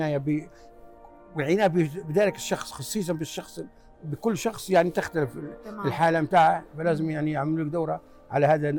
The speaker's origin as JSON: {"language": "Arabic", "country": "Libya", "moved": "as an adult", "lives_now": "United States", "said": "بدايتي بدت بأنا جيت من ليبيا، في من ليبيا إلى أمريكا سنة 1978 طالب، درست بالجامعة في ولاية يوتا وتخرجت مهندس إلكتروني."}